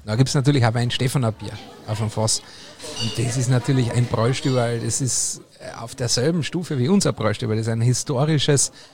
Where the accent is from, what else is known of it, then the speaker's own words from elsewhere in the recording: Obervellach, Carinthia, Austria; Kärnten, mein Heimatort Oberfellach, der ja eine Partnergemeinde der Stadt Freising ist.